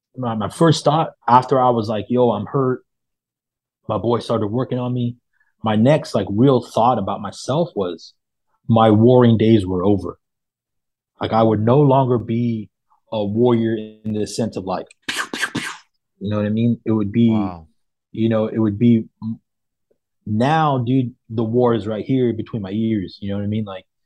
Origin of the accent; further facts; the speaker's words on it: Modesto, California, United States; Dude, I'm from Modesto, so like by like Stockton.